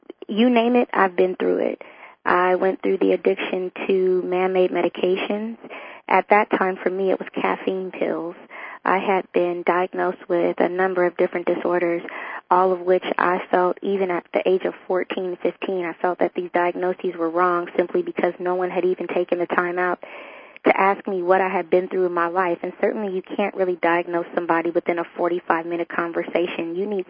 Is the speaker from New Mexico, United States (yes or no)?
no; California, United States; Well, I grew up in the dot-com industry, which means that I came from the Bay Area.